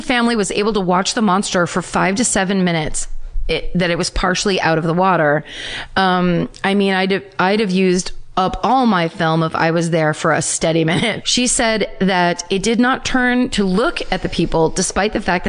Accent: Connecticut, United States; So growing up in Connecticut, my mom bought a house in Vermont.

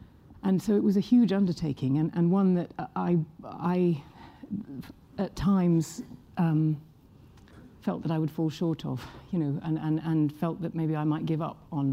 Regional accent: England, United Kingdom; because I'm younger than she was when she died, and I'm English

